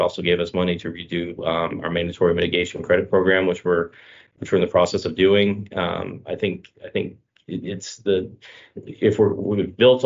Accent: Rotonda West, Florida, United States; I often cite to my hometown of Rotunda, West Florida, which is really literally a giant circle in the ground. And that was in Charlotte County, Florida.

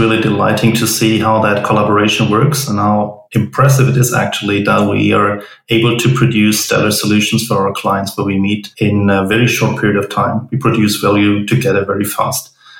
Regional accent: Germany; accent: German; English is a second language; probably here for my accent, I'm German.

